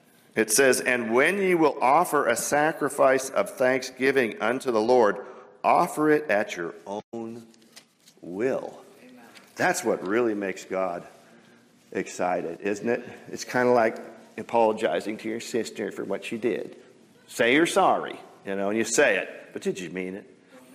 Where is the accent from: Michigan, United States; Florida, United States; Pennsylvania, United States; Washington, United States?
Washington, United States; Kirkland; I'm from Kirkland, Washington. We had some of the nicest Little League baseball facilities on the planet.